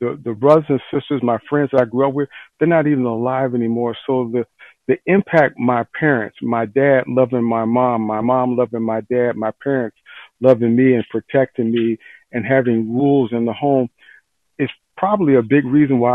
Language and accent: English; Detroit, Michigan, United States; born there; I was born in Detroit, and now today, I'm probably the only one left alive on my block.